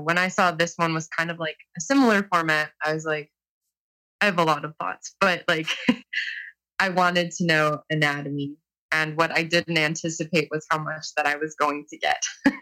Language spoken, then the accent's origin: English; Toledo, Ohio, United States; I'm from Toledo, Ohio.